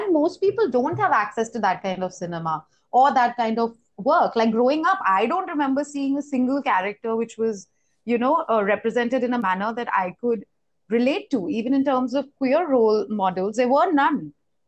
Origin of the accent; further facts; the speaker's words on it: Delhi, India; I am brown, right? I'm not fair, but growing up, it was really hard for me. I grew up in Delhi